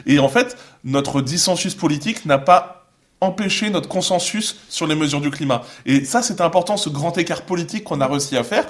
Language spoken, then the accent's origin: French; France; nous sommes des Français comme les autres